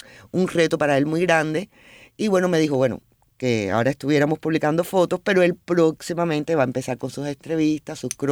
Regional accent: Cuba; also born or lived in United States; ahí ya me quedé como una cubana y me crié como una cubana y culturalmente.

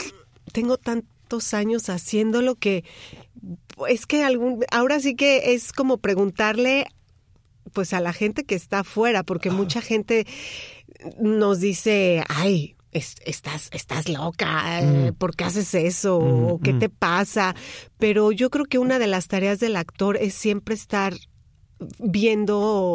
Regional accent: Puebla, Mexico; also born or lived in Mexico City; Yo soy chilanga banda, como decimos en México. Yo soy del DF. Nací en Ciudad de México y crecí en la ciudad de Puebla.

